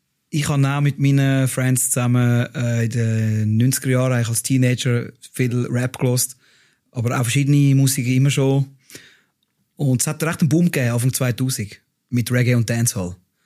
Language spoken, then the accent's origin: German; Adliswil, Zurich, Switzerland; Ich bin in Adiswil aufgewachsen.